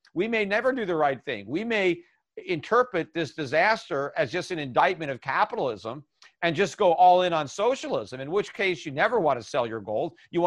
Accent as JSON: {"language": "English", "country": "United States", "said": "It makes me sad as an American to see, you know, what we've done to our country"}